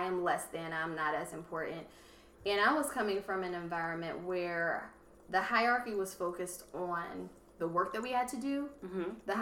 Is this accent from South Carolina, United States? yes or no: no; Philadelphia, Pennsylvania, United States; I grew up in Mount Airy, Philadelphia. Mm-hmm. I went to what was recently named as one of the most diverse high schools in the country.